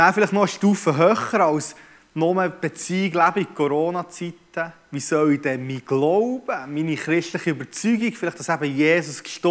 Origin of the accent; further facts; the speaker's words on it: Bern, Switzerland; ich bin halt ein Berner